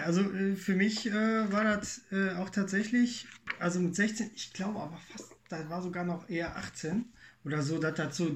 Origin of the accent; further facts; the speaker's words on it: Rhineland-Palatinate, Germany; ich komme auch aus dem Westerwald, kann man so sagen, und gehöre zum EC Hohe Grete.